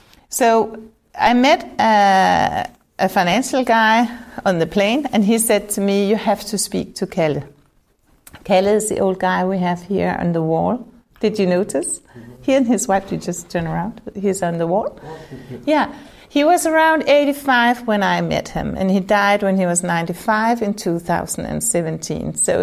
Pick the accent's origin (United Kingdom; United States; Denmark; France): Denmark; Copenhagen, Capital Region of Denmark; I'm from Copenhagen.